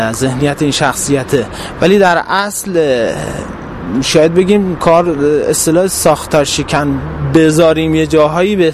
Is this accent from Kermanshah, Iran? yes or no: yes; Kermanshah, Iran; من بچه کرمانشاه هستم، جایی که درش جنگ بوده و بله لمس کردم این جنگ رو